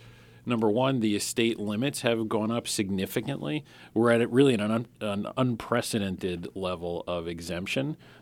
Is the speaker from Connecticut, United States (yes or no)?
yes; Connecticut, United States; I feel like it was destiny. I grew up in Connecticut.